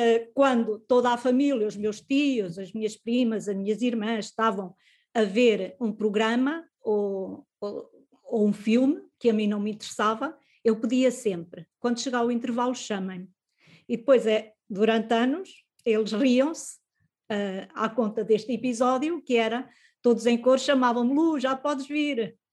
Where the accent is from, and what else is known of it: Viseu, Portugal; born or raised there; also born or lived in Luanda, Angola